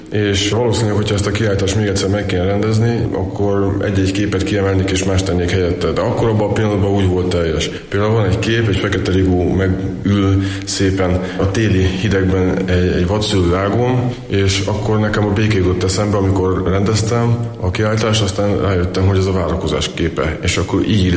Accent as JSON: {"language": "Hungarian", "town": "Sátoraljaújhely", "region": "Borsod-Abaúj-Zemplén", "country": "Hungary", "tie": "born there", "said": "nem véletlenül szülővárosom Sátoraljaújhely, és ez az első kép innen indul"}